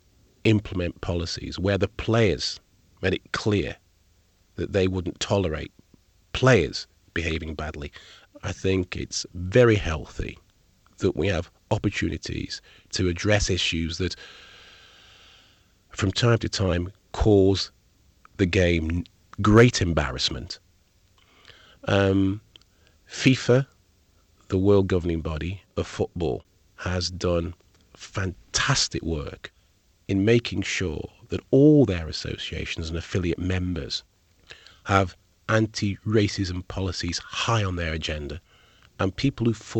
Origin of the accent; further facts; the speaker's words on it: Stoke-on-Trent, West Midlands, United Kingdom; I started playing football professionally with my hometown, Stoke City. I'm a son of Jamaican immigrants who came to the UK in the 1950s.